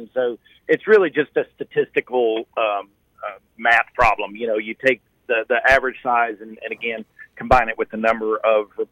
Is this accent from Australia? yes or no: no; Kentucky, United States; born there; now in Alabama; So, you guys remember, I was born in Kentucky. I live in Alabama.